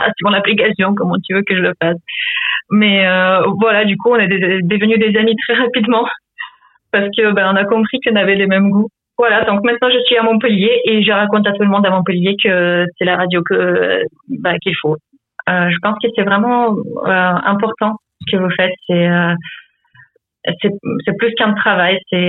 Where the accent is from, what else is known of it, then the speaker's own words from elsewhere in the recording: Ukraine; French is a second language; now in France; Je viens d'Ukraine.